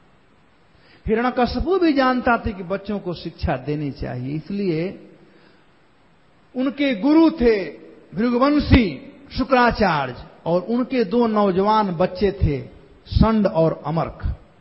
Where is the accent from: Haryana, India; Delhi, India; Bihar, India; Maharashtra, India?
Bihar, India; कहा जाता है हमारे यहां बिहार में पेट पोछवा